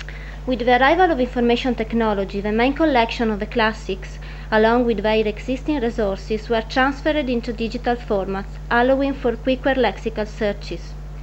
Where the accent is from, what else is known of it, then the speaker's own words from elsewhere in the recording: Veneto, Italy; I came from Italy, near Venice